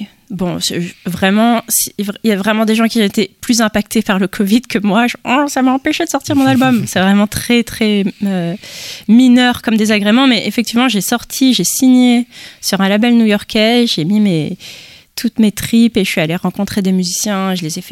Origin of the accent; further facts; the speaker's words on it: Brussels, Brussels-Capital Region, Belgium; j'ai grandi en Belgique, donc Bruxelles